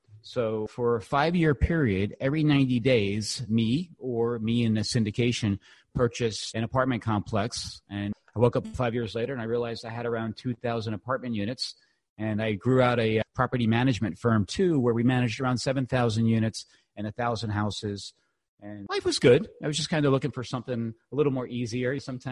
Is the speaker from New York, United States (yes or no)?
yes; New York, United States; What can I say? I'm a New Yorker. Spent a lot of time in New York.